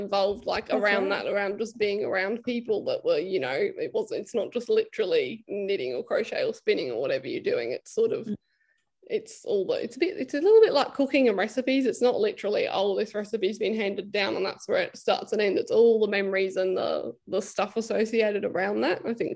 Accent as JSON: {"language": "English", "country": "Australia", "said": "especially that being Australian, because I think we're all a bit deprived of that in this marketplace."}